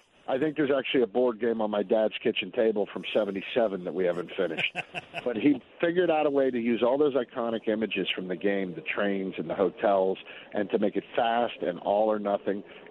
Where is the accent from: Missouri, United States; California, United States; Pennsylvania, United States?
Pennsylvania, United States; Pittsburgh; we're Midwestern kids. I'm from Pittsburgh. She's from Illinois.